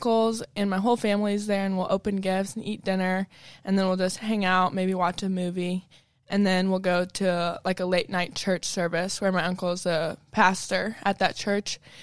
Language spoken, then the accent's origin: English; Missouri, United States; I was really nervous because I'm from Missouri, so I didn't know anyone here before I came.